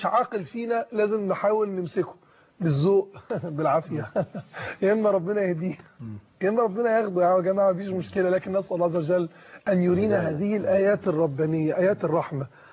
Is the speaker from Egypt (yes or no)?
yes; Egypt; احنا مصريين اخوة مسلمين مسيحيين